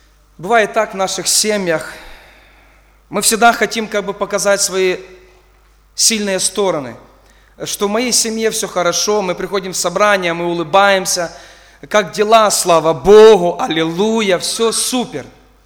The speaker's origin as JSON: {"language": "Russian", "town": "Kovel", "region": "Volyn Oblast", "country": "Ukraine", "said": "Я сам с города Ковель, Волынская область, тружусь миссионером, занимаюсь служением благовестия в Крыму уже, наверное, лет 14-13"}